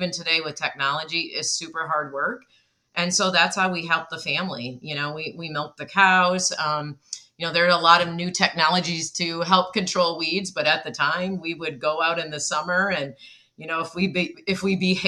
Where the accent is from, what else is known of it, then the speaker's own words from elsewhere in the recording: Michigan, United States; Well, I grew up, and usually if you're from Michigan or you've been there, you have to use your hand to describe, which is a little bit hard on a podcast, but I grew up in the mitten.